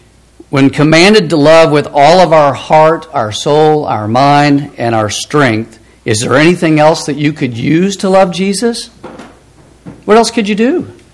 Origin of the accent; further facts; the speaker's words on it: Nixa, Missouri, United States; But growing up in Nixa, we lived in a neighborhood.